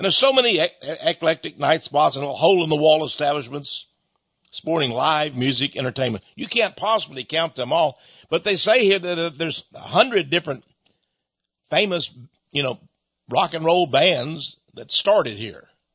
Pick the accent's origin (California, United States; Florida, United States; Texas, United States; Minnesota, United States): Texas, United States; Fred; born there; So I was born in Fred. I went back there later on